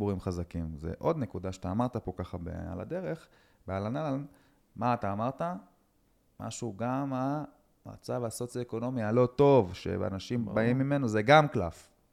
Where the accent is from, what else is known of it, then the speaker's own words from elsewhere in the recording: Netanya, Central District, Israel; אני באתי מנתניה.